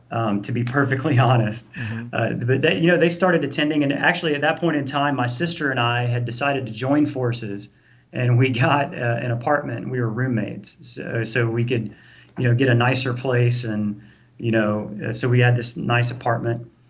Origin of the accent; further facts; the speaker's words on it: Georgia, United States; and I grew up in Georgia here in the Bible Belt, right?